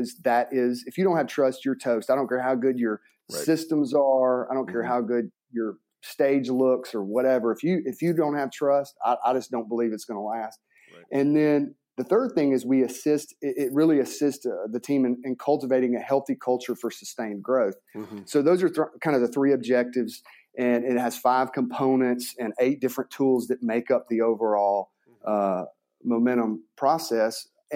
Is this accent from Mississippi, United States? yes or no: yes; Mississippi, United States; I'm a very simple guy. I'm from Mississippi.